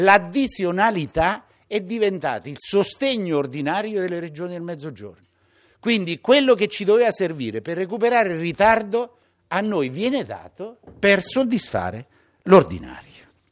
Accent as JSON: {"language": "Italian", "region": "Molise", "country": "Italy", "said": "io se dovessi raccontarvi la vicenda della mia terra, del Molise"}